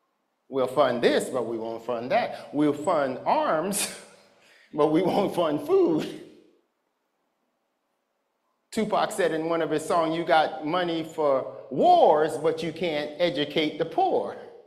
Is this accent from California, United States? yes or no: yes; Los Angeles, California, United States; I grew up in South Central LA, and every corner had a liquor store.